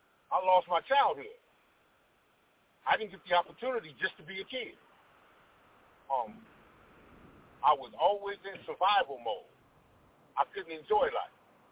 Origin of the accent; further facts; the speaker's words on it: Los Angeles, California, United States; Well, I grew up in West L.A., Washington and Housing.